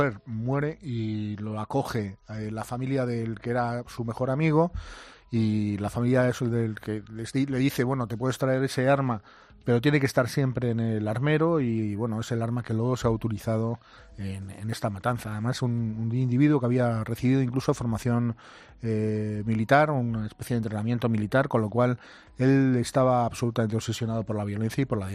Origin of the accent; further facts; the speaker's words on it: Spain; Lo que realmente somos los españoles.